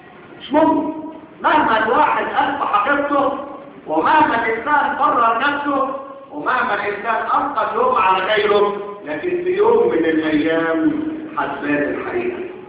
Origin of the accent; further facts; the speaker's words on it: Egypt; هي انا وانت. ما احنا مصريين.